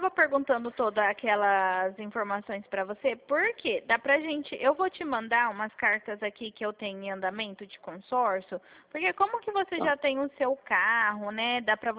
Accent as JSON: {"language": "Portuguese", "town": "Dracena", "region": "São Paulo", "country": "Brazil", "said": "aqui de Dracena, bem pertinho aí de você."}